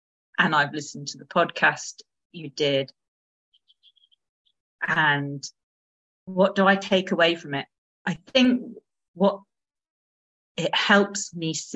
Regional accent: United Kingdom; as a British woman, I cannot imagine a professional doctor announcing that they were going to say a prayer over me.

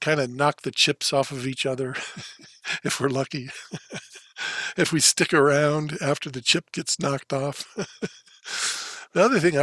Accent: Thousand Oaks, California, United States; And I came back out to my hometown, which was in Thousand Oaks, California, and got back into my family business.

